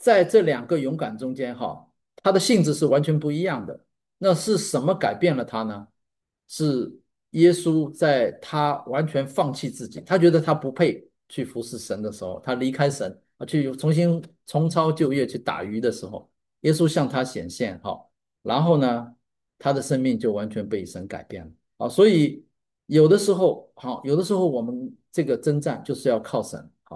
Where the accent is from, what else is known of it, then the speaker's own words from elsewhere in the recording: Shanghai, China; born there; 因为我是上海出生的哈